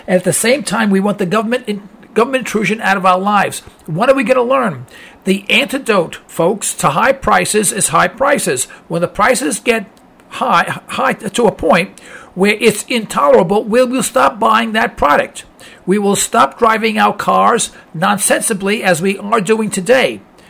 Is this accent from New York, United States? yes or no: yes; New York, United States; Now, Giuliani is an Italian from New York. I'm an Italian from New York.